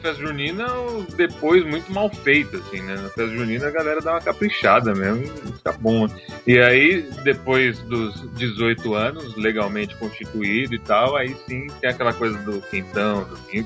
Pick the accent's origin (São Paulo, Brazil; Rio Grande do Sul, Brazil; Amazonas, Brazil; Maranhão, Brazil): São Paulo, Brazil; Eu cresci aqui em São Paulo, sempre no centro aqui onde eu moro até hoje e tal.